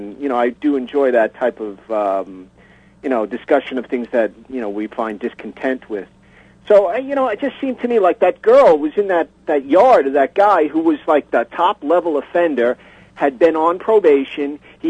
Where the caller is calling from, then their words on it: Mount Sinai, New York, United States; Mount Sinai. I'm a regular listener